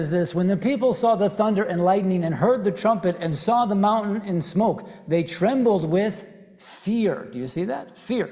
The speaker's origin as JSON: {"language": "English", "town": "Chicago", "region": "Illinois", "country": "United States", "tie": "born or raised there", "said": "I grew up in Chicago."}